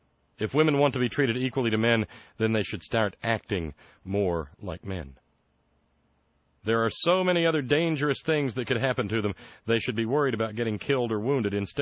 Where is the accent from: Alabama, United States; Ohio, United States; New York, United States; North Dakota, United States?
Alabama, United States; I was born and raised in Alabama. There are a number of intensely screwed up things about growing up in the Deep South.